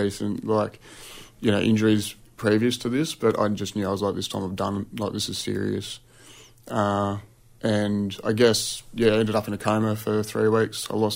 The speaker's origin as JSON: {"language": "English", "town": "Darwin", "region": "Northern Territory", "country": "Australia", "tie": "born or raised there", "said": "So I was born in Darwin and grew up there, lived there till I went to boarding school when I was 13, but we had a house there till I was 18."}